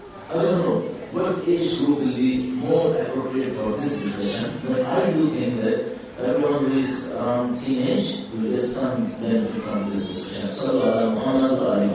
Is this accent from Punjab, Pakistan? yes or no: no; Karachi, Sindh, Pakistan; English is a second language; I'll keep my shalwar kameez because I came from Pakistan, I came from Karachi.